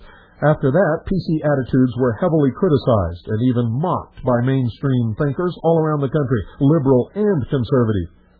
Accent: New York City, New York, United States; I grew up in New York City in a staunchly Democratic middle-class family.

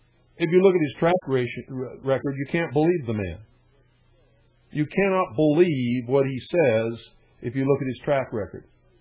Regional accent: United States; I'm not right-wing either. I'm an American.

